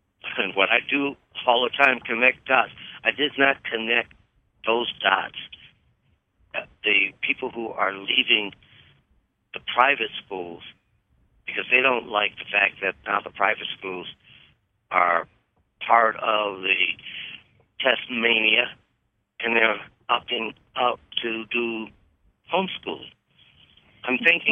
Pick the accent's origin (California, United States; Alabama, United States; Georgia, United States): California, United States; I'm from California, as you guys know, and homeschooling is pretty big there.